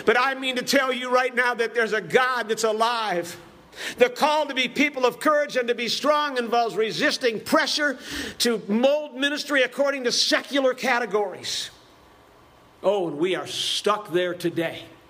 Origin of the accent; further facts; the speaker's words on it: Cleveland, Ohio, United States; I went to school there in Bardstown, Kentucky. I didn't know anything. I was from Cleveland, Ohio.